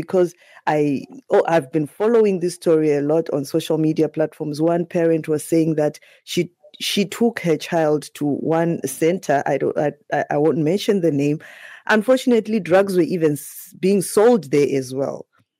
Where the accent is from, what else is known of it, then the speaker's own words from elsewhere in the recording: Zimbabwe; You know, I grew up in Zimbabwe. I lived in Zimbabwe. We are all Zimbabweans here.